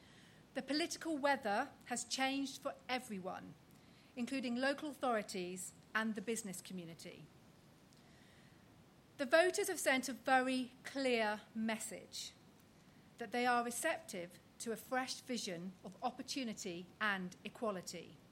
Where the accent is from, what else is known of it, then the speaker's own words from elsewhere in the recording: Wales, United Kingdom; now in London, United Kingdom; I am from Wales, but I'm proud to call Westminster my home. My children were born here, as were generations of my husband's family.